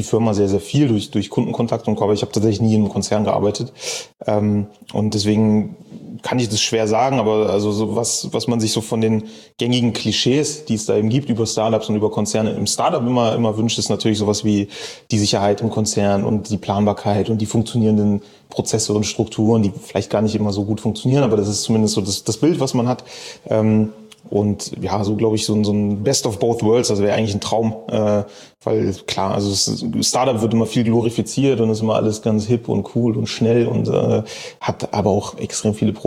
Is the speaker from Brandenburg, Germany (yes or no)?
no; Bremen, Germany; born there; also born or lived in Cologne